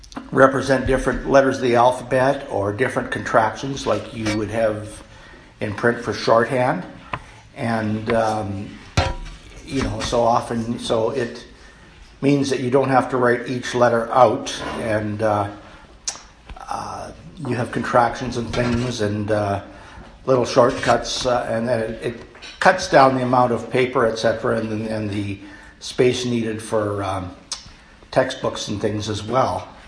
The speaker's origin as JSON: {"language": "English", "town": "Regina", "region": "Saskatchewan", "country": "Canada", "tie": "born there", "said": "I was born in Regina in 1953"}